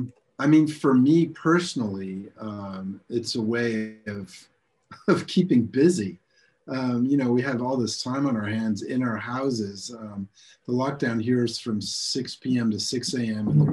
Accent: New York, United States; now in France; I'm a New Yorker. I'm used to being able to shop at 3 o'clock in the morning if I want to.

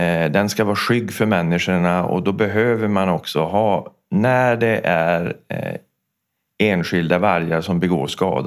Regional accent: Norsjö, Västerbotten County, Sweden; Jag är ju från Västerbotten, från Norsjö, av födsel och ohejdad vana. För sig utflyttad till västkusten i yngre år och återflyttad.

